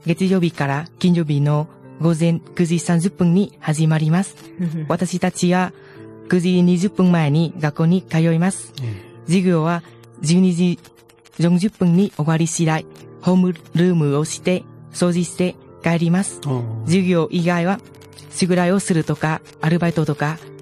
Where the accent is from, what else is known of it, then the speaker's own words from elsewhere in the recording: Bac Ninh, Vietnam; Japanese is a second language; now in Japan; 私の出身はベトナムのバックニンです。